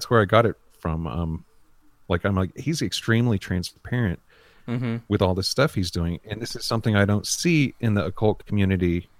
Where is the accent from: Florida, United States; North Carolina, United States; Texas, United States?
North Carolina, United States; Howdy, I'm from North Carolina.